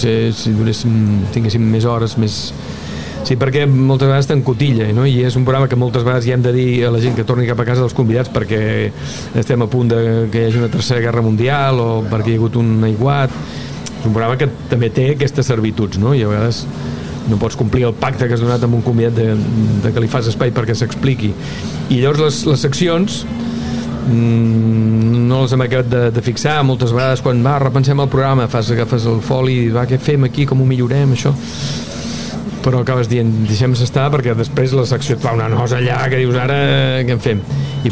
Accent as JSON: {"language": "Catalan", "town": "Vila-seca", "region": "Catalonia", "country": "Spain", "tie": "born or raised there", "said": "Vilaseca, que és el meu poble, i no he superat el càsting."}